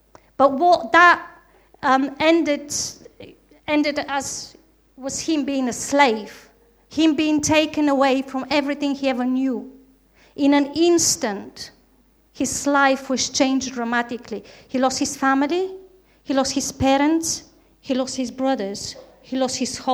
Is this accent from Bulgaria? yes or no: yes; Bulgaria; So some of you would know already, I come from Bulgaria.